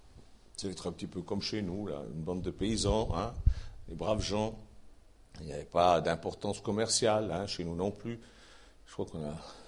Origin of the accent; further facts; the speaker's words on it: Lausanne, Vaud, Switzerland; born there; Par exemple, moi, je suis né à Lausanne, mais je suis originaire de Saint-Saphorin.